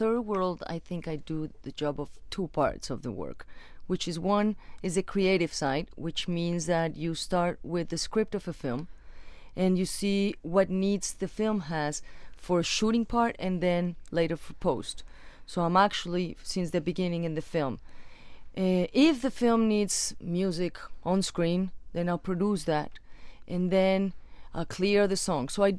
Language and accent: English; Mexico; Yes, I was born in Mexico, yes, and I'm from Mexico.